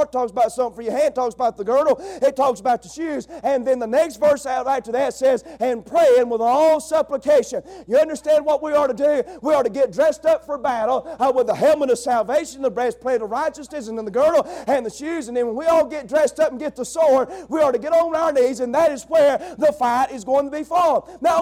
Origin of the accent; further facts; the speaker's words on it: Alabama, United States; And as stupid as I am and as ignorant as I am from Alabama